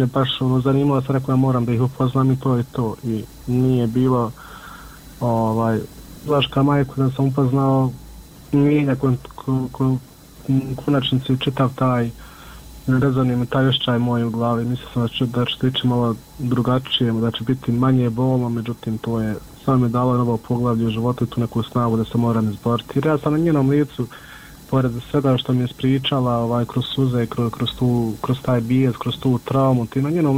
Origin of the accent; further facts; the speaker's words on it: Miljevina, Republika Srpska, Bosnia & Herzegovina; mi smo svi gore iz Miljevine